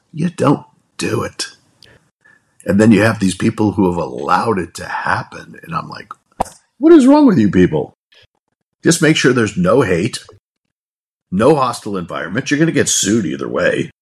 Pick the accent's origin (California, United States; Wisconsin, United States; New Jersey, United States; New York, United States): California, United States; I grew up in California and I came back home